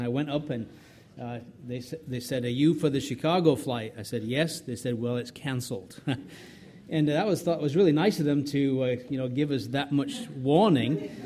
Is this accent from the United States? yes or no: no; England, United Kingdom; When we lived in Ireland, although I'm from England, we worked in Ireland, my wife and I. My wife is Irish. We worked in Ireland for 8 years as missionaries